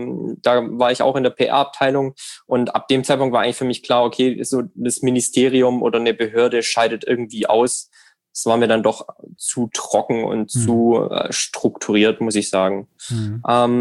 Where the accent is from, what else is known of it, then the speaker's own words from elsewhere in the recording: Baden-Württemberg, Germany; Gemeinschaftskunde, heißt es bei uns in Baden-Württemberg.